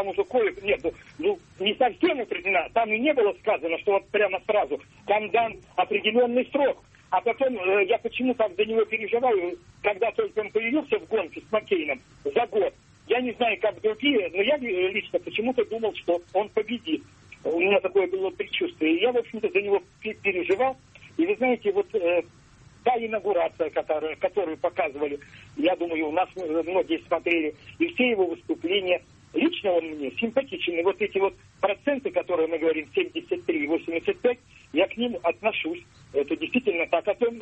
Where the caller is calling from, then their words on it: Yaroslavl, Yaroslavl Oblast, Russia; Я из Ярославля.